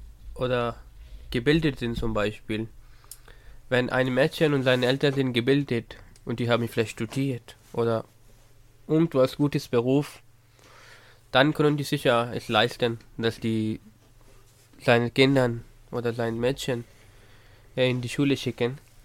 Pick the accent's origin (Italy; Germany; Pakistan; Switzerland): Pakistan; German is a second language; Bei uns in Pakistan gibt's verschiedene Wetter.